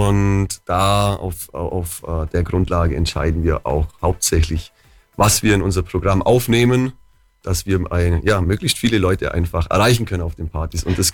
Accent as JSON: {"language": "German", "region": "Bavaria", "country": "Germany", "said": "Wir sind alle Allgäuer, das ist definitiv."}